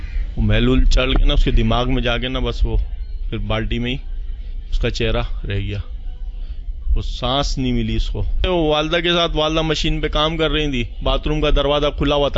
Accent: Gulbahar, Pakistan; اور میں گلبار کا رہنے والا ہوں.

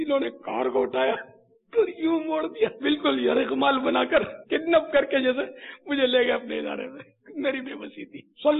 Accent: Gujarat, India; گجرات کا صوبہ, میں بھی اسی صوبے سے تعلق رکھتا ہوں.

